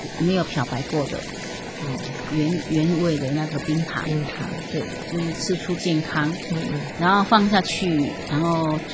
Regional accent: Taiwan; 不是，我是台湾人。

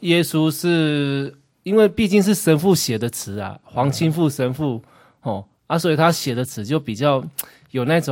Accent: Tianzhong, Changhua County, Taiwan; 我是来自台湾中部彰化、哦、然后以前我是住彰化田中，我们田中那边教友很多

